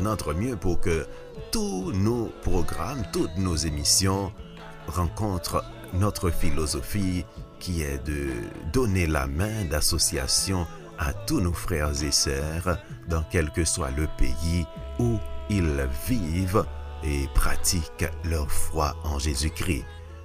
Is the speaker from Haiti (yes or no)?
yes; Haiti; Un morceau dont la traduction créole est très connue dans mon pays d'origine, Haïti.